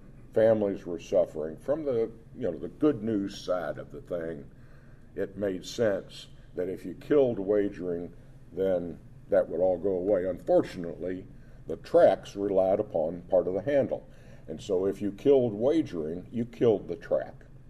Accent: England, United Kingdom; Before I went into the ministry, being an Englishman, I used to occasionally go to the races.

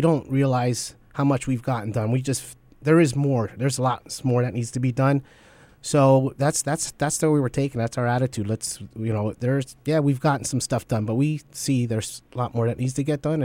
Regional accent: Pennsylvania, United States; now in Bethlehem, United States; I was born and raised here in the Lehigh Valley. Moved to Bethlehem maybe 8-10 years ago. Live on the north side.

